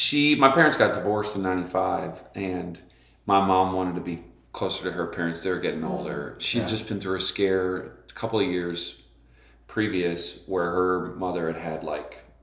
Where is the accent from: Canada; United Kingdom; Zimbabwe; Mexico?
Canada; now in Phoenix, United States; She grew up in Western New York. I grew up in Canada, but I've been in Phoenix for like 18 years.